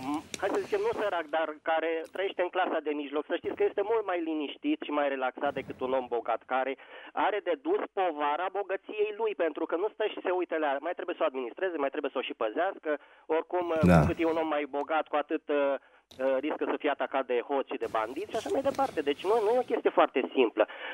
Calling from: Bucharest, Romania; din București.

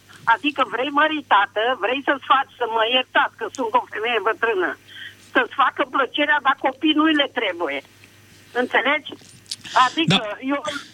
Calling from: Niculești, Romania; Vă sunt din Niculești.

